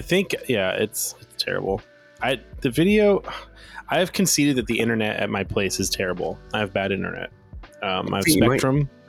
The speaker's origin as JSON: {"language": "English", "region": "California", "country": "United States", "tie": "born or raised there", "said": "I grew up in the Bay Area, so I'm used to cold and gusty and rainy, and I miss that."}